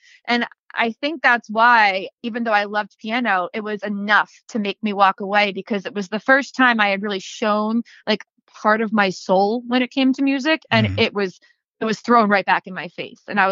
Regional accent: Connecticut, United States; I'm from Connecticut.

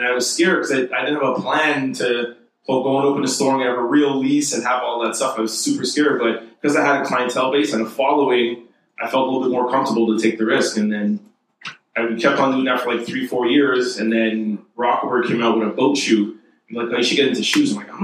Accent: Montreal, Quebec, Canada; And I'm from Montreal. So he used to go down to Plattsburgh, which is the equivalent to your Burlington.

